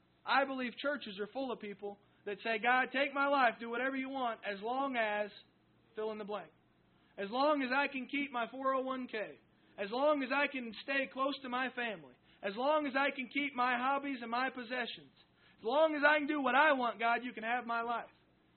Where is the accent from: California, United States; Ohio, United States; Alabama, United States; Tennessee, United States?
Alabama, United States; Now, we're out from Alabama, so I see both and I think two.